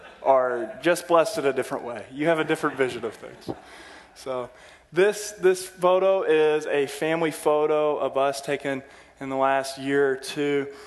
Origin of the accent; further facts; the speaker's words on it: New Albany, Indiana, United States; My family is local. I'm from New Albany, Indiana. Grew up here in southern Indiana all my life. Moved away to play college basketball and then moved home from the University of Southern Indiana.